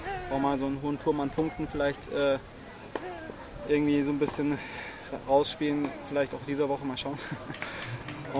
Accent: Munich, Bavaria, Germany; moved away as an adult; now in Düsseldorf, Germany; Ich bin umgezogen nach Düsseldorf als Münchner, aus privaten Gründen mit meiner Freundin.

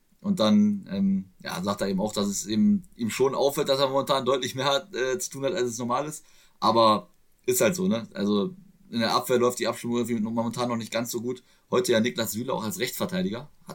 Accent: Hanover, Lower Saxony, Germany; ich als Hannoveraner, Ex-Hannoveraner

